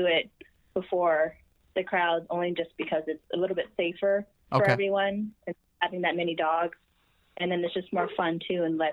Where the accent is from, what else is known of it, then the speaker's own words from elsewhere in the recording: Laguna Hills, California, United States; Oh, that is actually a local favorite. I grew up in Laguna Hills.